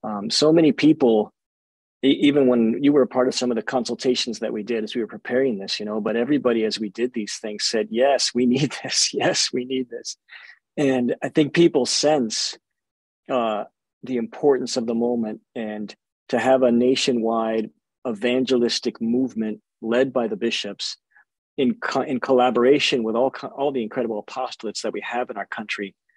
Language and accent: English; Colorado, United States; You know, I had a really great family growing up.